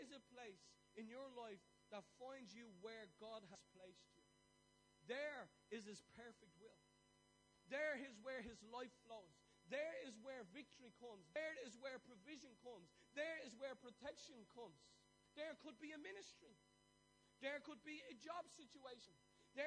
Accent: Ireland; So anyway, being Irish and nosy, I'm like, why?

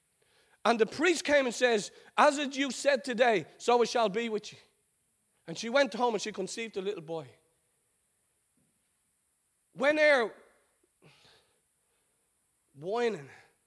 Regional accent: Ireland; I don't know about you, but as an Irish person, it took me a long time to come into agreement with God.

